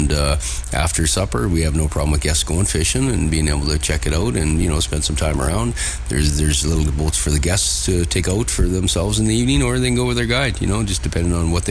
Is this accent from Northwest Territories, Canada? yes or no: yes; Yellowknife, Northwest Territories, Canada; now in Prince Albert, Canada; I was born and raised in Yellowknife in the Northwest Territories. I cut my fish and teeth standing on the rocks at Great Slave Lake, casting off the shore there.